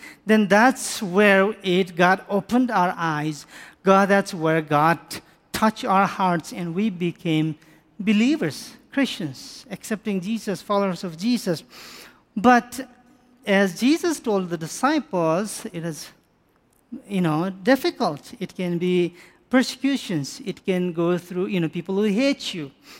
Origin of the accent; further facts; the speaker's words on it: Nepal; English is a second language; we are born in Nepal, and we were raised in Nepal, and everything is about Nepal.